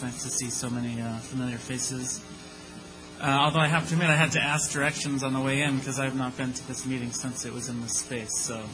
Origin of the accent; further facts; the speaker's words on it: Ann Arbor, Michigan, United States; I grew up in Ann Arbor, Michigan. So all this takes place there.